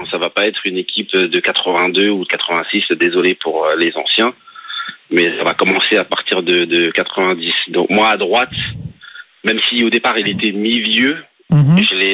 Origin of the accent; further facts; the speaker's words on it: Cameroon; c'est que je suis camerounais et solidaire jusqu'au bout